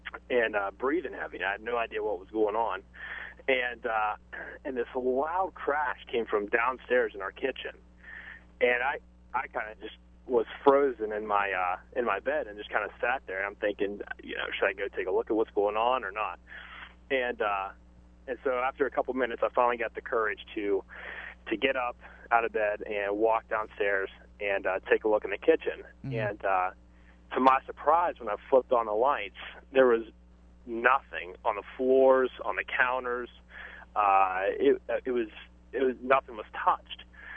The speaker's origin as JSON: {"language": "English", "town": "Bel Air", "country": "United States", "tie": "born or raised there", "said": "But when I was a kid, I grew up in Bel Air, right down the road from the hospital there."}